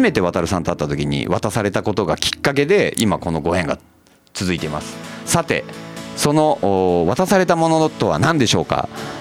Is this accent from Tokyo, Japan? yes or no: no; Miyakojima, Okinawa, Japan; now in Naha, Japan; 僕宮古島出身なんですけどって、ちょうど今日宮古島で出張行って帰ってきたとこだった、こっち那覇に帰ってきたとこだったんで、